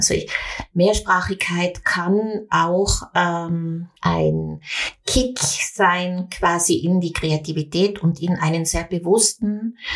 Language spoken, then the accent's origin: German; Innsbruck, Tyrol, Austria; Und mein Vater war Österreicher. Wir sind hier in Österreich, in Innsbruck, aufgewachsen. Aber wir waren natürlich auch ganz oft in Belgien bei meiner Großmutter.